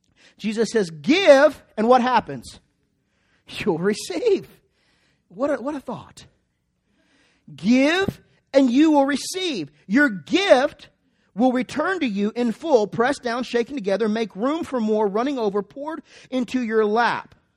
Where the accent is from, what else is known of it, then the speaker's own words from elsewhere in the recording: Arkansas, United States; I always tell you how awesome Arkansas is. This is right in my hometown area.